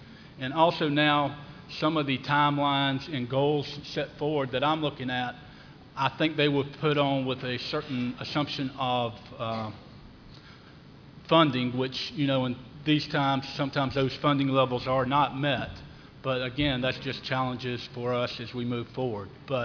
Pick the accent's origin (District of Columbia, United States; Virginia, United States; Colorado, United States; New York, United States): Virginia, United States; I'm from Virginia.